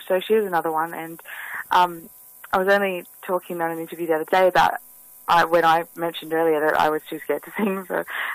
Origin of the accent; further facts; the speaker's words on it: New South Wales, Australia; I grew up in Boroughton, so just south of Port Macquarie.